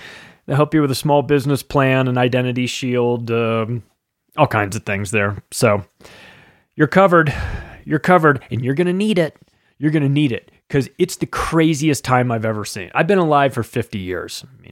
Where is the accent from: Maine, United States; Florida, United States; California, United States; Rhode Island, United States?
California, United States; I grew up in California, a beautiful state, or at least it was, turned into a dumpster fire.